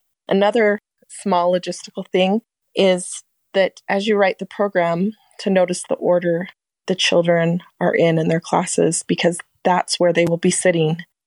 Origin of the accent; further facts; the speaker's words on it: Riverton, Utah, United States; I'm from Riverton, Utah.